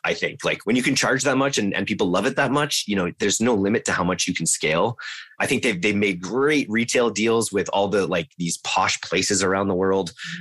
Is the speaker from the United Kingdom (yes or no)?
no; Canada; I didn't know about them as a Canadian.